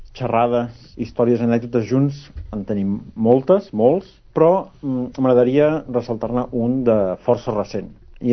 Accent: Sabadell, Catalonia, Spain; now in Edinburgh, United Kingdom; sóc professor universitari. Com el Toni, sóc sabadellenc, però ja fa un grapat d'anys, 12 per ser més exactes, que visc a Escòcia, a Edimburg.

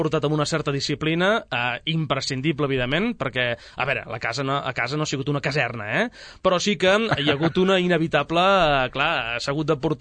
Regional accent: Sabadell, Catalonia, Spain; Vaig néixer al març de l'any 1971. Vaig tenir una infantesa extremadament plàcida i feliç, al barri de Gràcia.

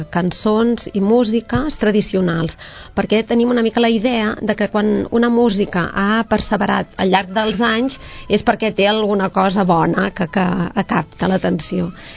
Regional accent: Sabadell, Catalonia, Spain; Bueno, perquè també som de Sabadell i clar, també tenim moltes amistats aquí a Sabadell.

